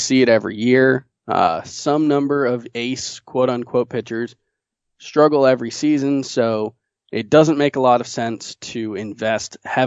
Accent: United States; I'm an American, but okay. The Puerto Rican part of me is irreplaceable.

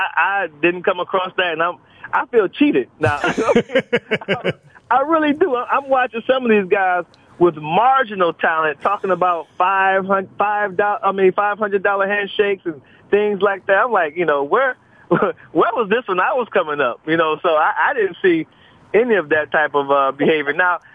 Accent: Cleveland, Ohio, United States; because I'm from Cleveland, Ohio, so that's a, you know, the Ohio State game is a big, big game for me.

